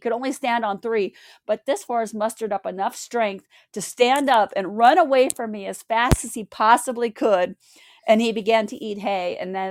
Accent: Montana, United States; growing up in Montana, talking about spirituality, intuition, energy wasn't a normal conversation.

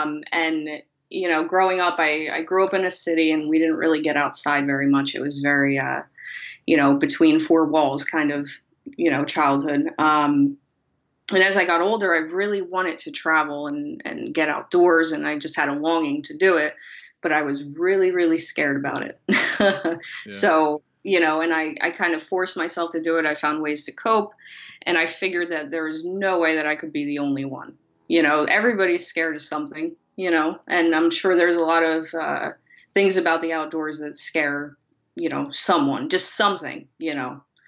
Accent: Trenton, New Jersey, United States; I'm from Trenton, New Jersey.

